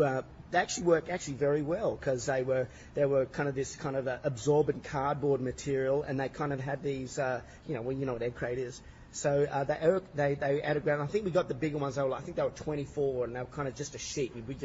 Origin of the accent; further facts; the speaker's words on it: Australia; Yeah, I've many, many fond memories of growing up in Australia, of course.